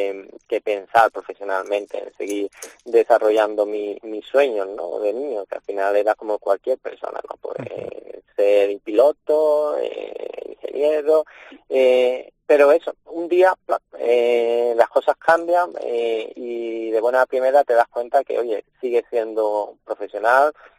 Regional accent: Seville, Andalusia, Spain; como sevillano me parecería magnífico

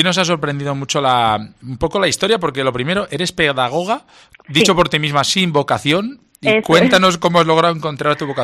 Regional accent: Mieres, Asturias, Spain; Bueno, Ujo, a ver, yo soy de Mieres, lo conozco muy bien, sí.

